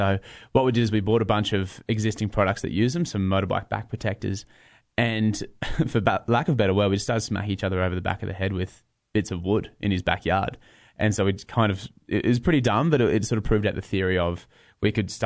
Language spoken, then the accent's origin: English; Brisbane, Queensland, Australia; I'm from Australia, Brisbane.